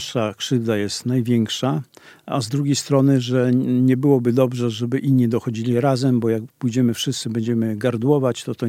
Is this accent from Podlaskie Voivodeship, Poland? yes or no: yes; Suwałki, Podlaskie Voivodeship, Poland; also born or lived in Gdańsk; bo jestem chłopcem z Suwałk, wprawdzie urodzonym w Gdańsku